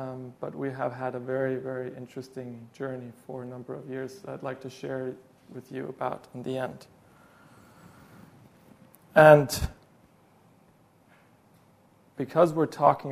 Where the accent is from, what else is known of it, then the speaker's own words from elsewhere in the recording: Bern, Switzerland; moved away as an adult; also born or lived in England / France / Denmark; now in Germany; I was born in Andrews. I grew up in Bern, Switzerland.